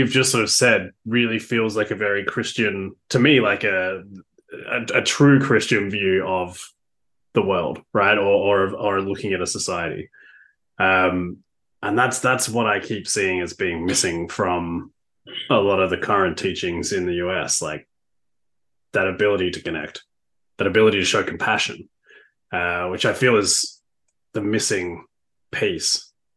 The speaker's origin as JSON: {"language": "English", "country": "Australia", "said": "this is a very alien thing for me as an Australian."}